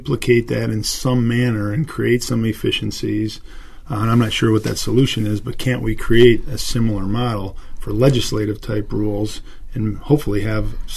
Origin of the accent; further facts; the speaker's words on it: Detroit, Michigan, United States; I grew up in Metro Detroit and probably had more exposure to Michigan football at that time.